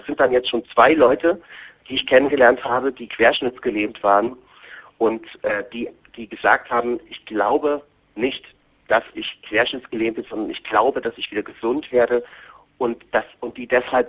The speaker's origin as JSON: {"language": "German", "region": "East Germany", "country": "Germany", "tie": "born or raised there", "said": "Die Sozialisten, die Kommunisten, zu DDR-Zeiten, wo ich groß geworden bin"}